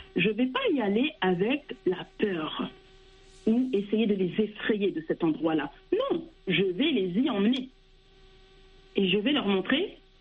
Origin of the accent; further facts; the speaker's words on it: France; je suis née et que j'ai grandi en France, j'ai toujours vécu en France, mais nous avons cette double culture. Nous sommes d'origine marocaine.